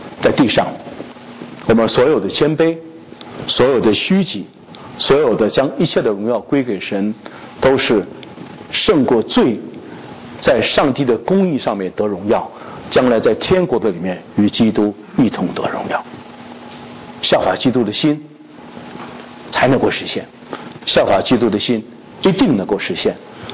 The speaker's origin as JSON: {"language": "Chinese", "country": "China", "said": "那我们中国人说群众的眼睛都是亮的"}